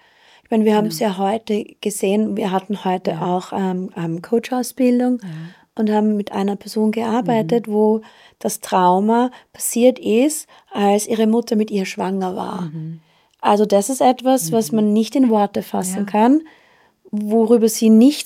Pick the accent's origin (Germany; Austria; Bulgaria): Austria; now in United States; Ich bin ja in Österreich aufgewachsen. Also quasi dritte Generation nach dem Krieg.